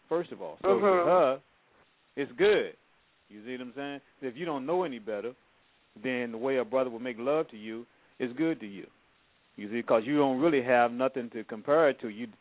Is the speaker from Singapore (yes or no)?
no; the South, United States; I'm from the South. We gotta pick this field.